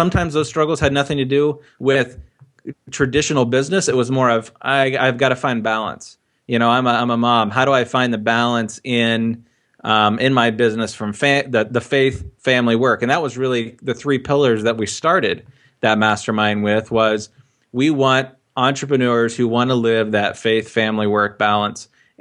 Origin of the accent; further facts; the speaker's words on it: Ohio, United States; born and raised in the Buckeye State, love Ohio State football.